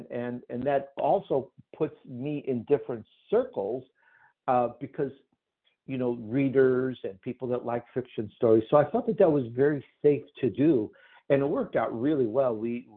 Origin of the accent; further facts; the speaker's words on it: Chicago, Illinois, United States; accent: Chicago; also born or lived in Sicily, Italy; now in Los Angeles, United States; I'm Italian, by the way. I was born in Sicily. I grew up in Chicago. And by the way, once in a while, my Chicago comes out. You can hear it from my accent